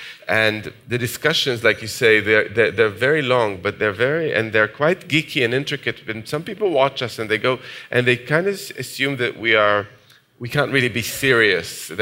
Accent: Jerusalem, Jerusalem District, Israel; this corner of the Mediterranean where I grew up in Jerusalem

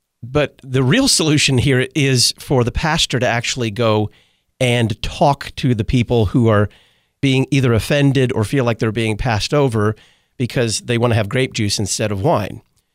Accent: the South, United States; And I was raised in the South, too.

